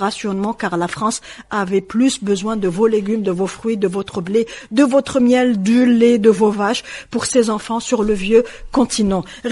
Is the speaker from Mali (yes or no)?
no; Algeria; Comment doit être célébrée cette journée aujourd'hui chez nous en Algérie